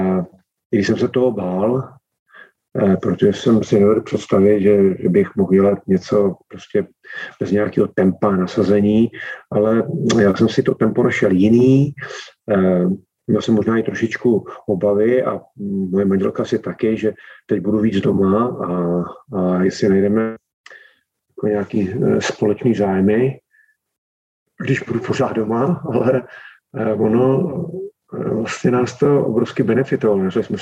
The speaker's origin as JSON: {"language": "Czech", "town": "Pardubice", "region": "Pardubice Region", "country": "Czechia", "tie": "born or raised there", "also_born_or_lived": "Vysoké Mýto", "said": "já sice jsem se narodil a vyrůstal v Pardubicích, nebo narodil jsem se ve Vysoký Mítě, ale vyrůstal jsem v Pardubicích, ale vazbu k Vysočině jsem vždycky měl."}